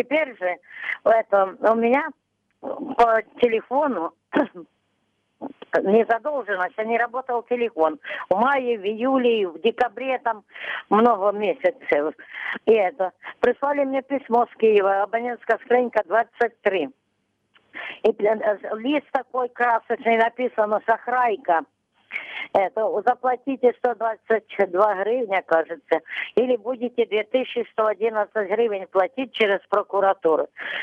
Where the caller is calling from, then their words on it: Luhansk Oblast, Ukraine; З Луганської області, Старобільський район.